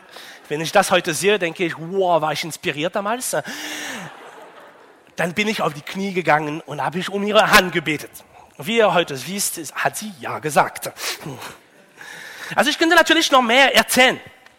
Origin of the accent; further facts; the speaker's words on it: France; Als Franzose kann ich natürlich eine ganze Menge über romantische Beziehungen erzählen.